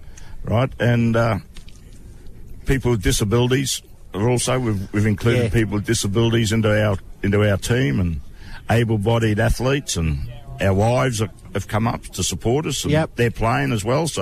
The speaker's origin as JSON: {"language": "English", "town": "Gold Coast", "region": "Queensland", "country": "Australia", "said": "I'm from the Gold Coast and really enjoy coming up here to the games."}